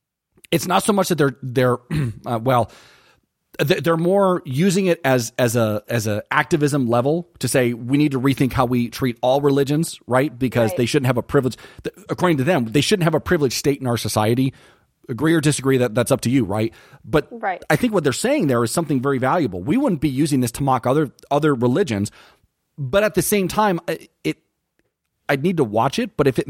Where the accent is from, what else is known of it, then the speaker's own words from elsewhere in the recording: Detroit, Michigan, United States; now in Rexburg, United States; here in Rexburg, Idaho, you might not get a lot of people asking that question, but I'm not from Rexburg. I'm from Detroit, and I have a lot of friends who know that I'm Mormon.